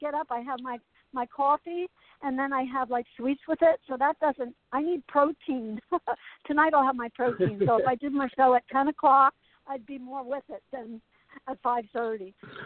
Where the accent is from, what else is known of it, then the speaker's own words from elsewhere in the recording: Asbury Park, New Jersey, United States; because I was raised in Asbury Park. You know, I grew up two blocks from the Wonder Bar on Fifth Avenue.